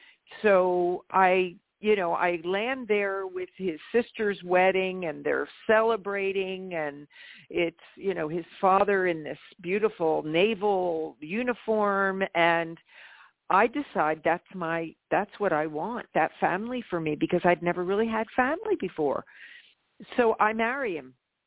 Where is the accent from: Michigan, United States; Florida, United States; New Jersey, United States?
New Jersey, United States; a young man came through my hometown in South Jersey